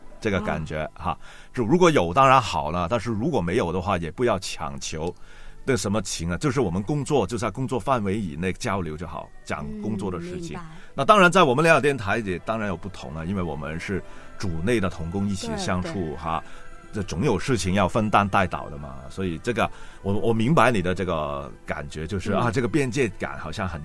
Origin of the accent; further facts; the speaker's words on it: Hong Kong; 那作为一个香港人呢